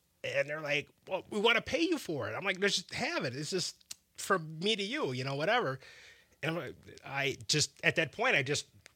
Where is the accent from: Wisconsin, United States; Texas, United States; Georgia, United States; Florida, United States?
Wisconsin, United States; born or raised there